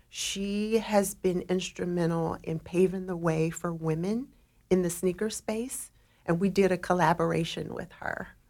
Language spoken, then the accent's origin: English; Memphis, Tennessee, United States; also born or lived in New York / Chicago; now in Portland, United States; I'm from Memphis, Tennessee, but I currently live in Portland, Oregon.